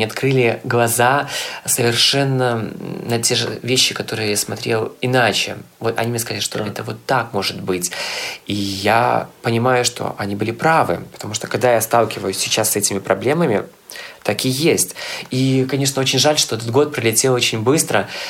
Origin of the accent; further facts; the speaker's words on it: Belarus; нас в Беларуси, вот то, что я заметил, модели друг другу все-таки помогают